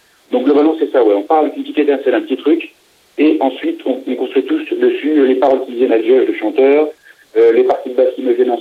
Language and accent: French; France; on est français, on l'assume parfaitement